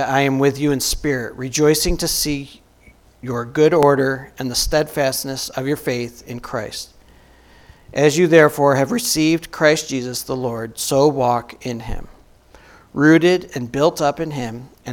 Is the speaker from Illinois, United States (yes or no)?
no; West Clarksville, New York, United States; now in Elmira, United States; This little town I grew up in is West Clarksville, south of Cuba. If you've ever been traveling along 86, that's where I'm from originally.